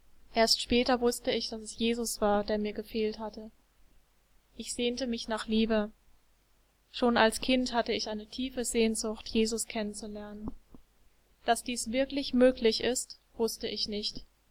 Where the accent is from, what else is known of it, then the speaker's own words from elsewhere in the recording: Baden-Württemberg, Germany; Geboren bin ich am 23. Oktober 1988. Aufgewachsen in Baden-Württemberg in einem katholischen Elternhaus.